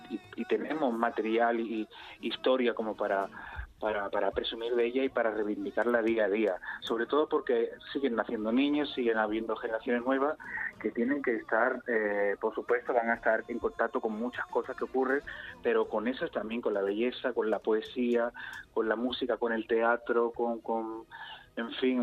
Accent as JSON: {"language": "Spanish", "town": "Badalona", "region": "Catalonia", "country": "Spain", "said": "Pero soy de Badalona, reivindico también mi barrio, mi tierra, ¿no?"}